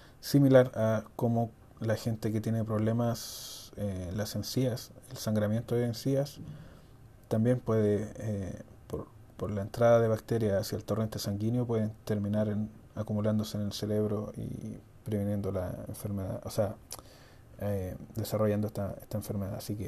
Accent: Chile; Y eso habla bastante mal de nuestra forma de ser como chileno.

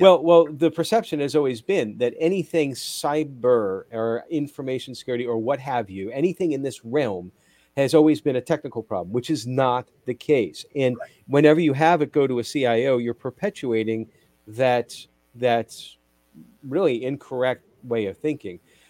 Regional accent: White Plains, New York, United States; also born or lived in Harrison; I grew up in White Plains and Harrison. Ah! So, I know Westchester.

